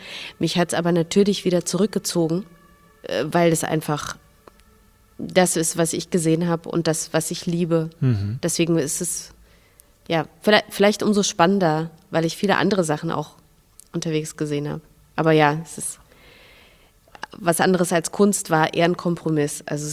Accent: Minsk, Belarus; Und jetzt sage ich Minsk

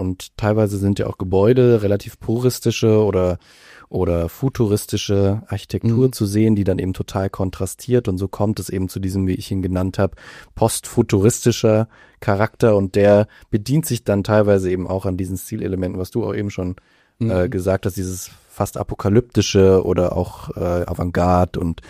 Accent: Mainz, Rhineland-Palatinate, Germany; im Landesmuseum Mainz, meiner Heimatstadt

